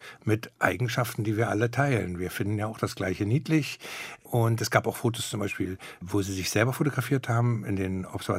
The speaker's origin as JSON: {"language": "German", "region": "Berlin", "country": "Germany", "said": "Ich komme ja aus Hirschgarten. Hirschgarten ist so eine Wohnsiedlung, ja, nichtssagend, ohne Kneipen. Also da wohnt man einfach."}